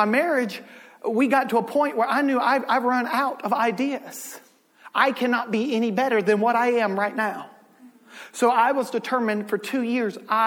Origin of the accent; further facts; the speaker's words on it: the South, United States; I was raised in the South, where a relationship between a husband and a wife looks a lot different than up here.